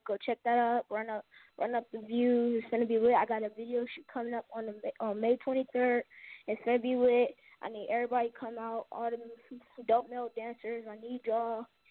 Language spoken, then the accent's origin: English; Stockton, California, United States; I'm 13 years old, and I'm from Stockton, California.